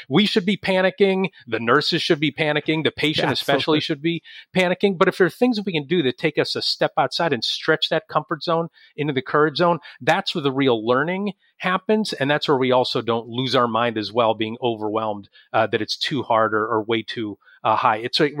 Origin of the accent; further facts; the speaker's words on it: Erie, Pennsylvania, United States; Gannon University in my hometown of Erie, Pennsylvania.